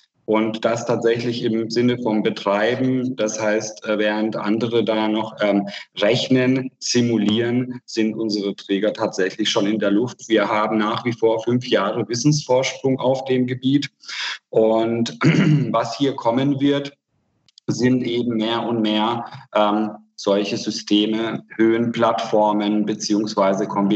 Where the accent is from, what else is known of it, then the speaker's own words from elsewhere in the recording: Hungary; Ich komme aus Ungarn